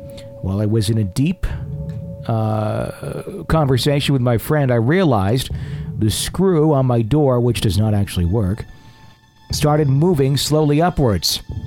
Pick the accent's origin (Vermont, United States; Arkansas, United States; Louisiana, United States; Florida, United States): Arkansas, United States; Stuttgart; I'm from the self-proclaimed rice and duck capital of the world. It's a small town in Arkansas named Stuttgart. My older brother and I grew up in Stuttgart.